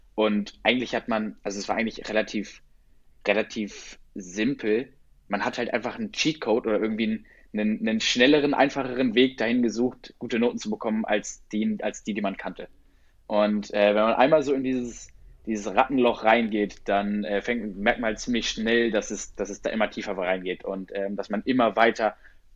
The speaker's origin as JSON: {"language": "German", "town": "Hannover", "region": "Lower Saxony", "country": "Germany", "said": "Also ich komme aus Hannover, für alle, die es nicht wissen."}